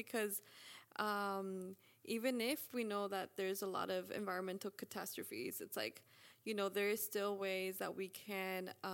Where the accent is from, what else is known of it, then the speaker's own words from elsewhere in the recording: Van Nuys, California, United States; But I grew up in Van Nuys, and so I moved to East L.A. When I was 20, when I started going to Cal State L.A., and I never moved back.